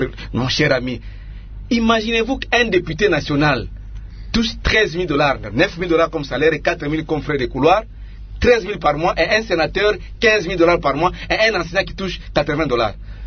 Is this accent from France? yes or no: no; DR Congo; Nous sommes tous des Congolais. Moi, je suis un agent de l'État.